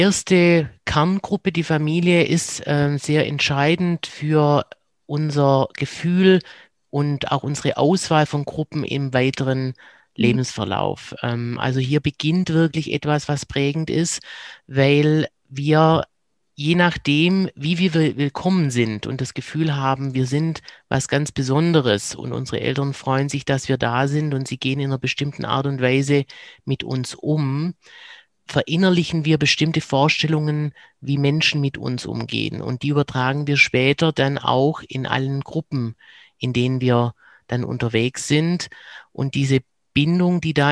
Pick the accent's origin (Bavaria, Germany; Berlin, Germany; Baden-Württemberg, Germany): Baden-Württemberg, Germany; accent: Swabian; now in Cologne, Germany; Wie man hört, komme ich aus dem Schwäbischen und bin in Köln gelandet.